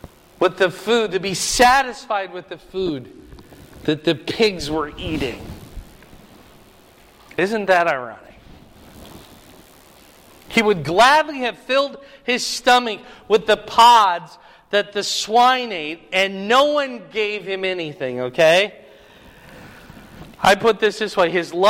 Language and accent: English; Iowa, United States; growing up, somehow I got in my mind that he was eating corn cobs. Maybe it's because I was from Iowa.